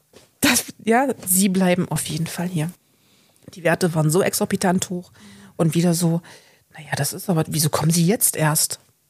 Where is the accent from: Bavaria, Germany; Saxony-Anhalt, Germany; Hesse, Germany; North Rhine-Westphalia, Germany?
Saxony-Anhalt, Germany; Olvenstedt; ich bin ja in der DDR aufgewachsen, da gab es ja auch den Hort und ich bin in Olfenstedt aufgewachsen.